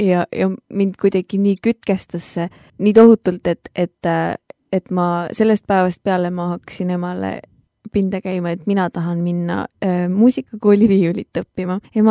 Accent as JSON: {"language": "Estonian", "region": "Saare County", "country": "Estonia", "tie": "born or raised there", "also_born_or_lived": "Russia", "said": "ma sündisin Saaremaal. Nii et tegelikult ma olen saarlane, siis saare piiga."}